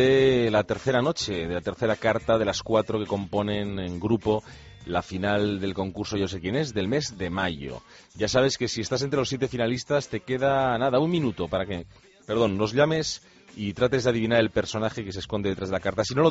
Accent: Bilbao, Basque Country, Spain; yo soy de Bilbao, pero en Tierra Vasca ya me hubiera gustado jugar a mí

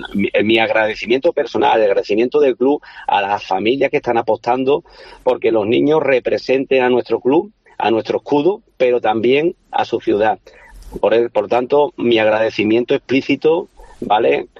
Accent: Almendralejo, Extremadura, Spain; Somos embajadores de Almendralejo y por lo tanto el pabellón de nuestra ciudad lo queremos dejar bien alto.

